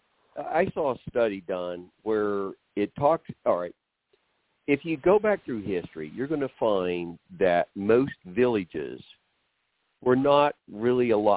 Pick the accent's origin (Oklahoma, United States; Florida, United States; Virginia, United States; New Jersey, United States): Oklahoma, United States; I grew up poor in Oklahoma, and I did not consider myself poor.